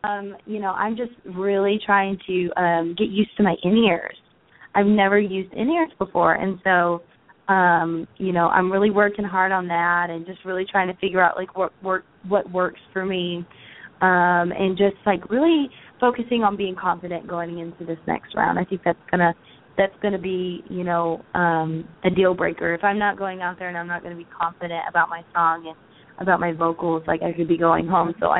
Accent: Texas, United States; I'm from Texas, and they're from Texas.

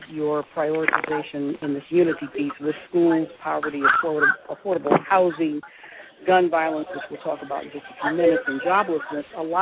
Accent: Detroit, Michigan, United States; God forbid we move in the direction of my hometown of Detroit, which was declared bankrupt yesterday, breaks my heart completely.

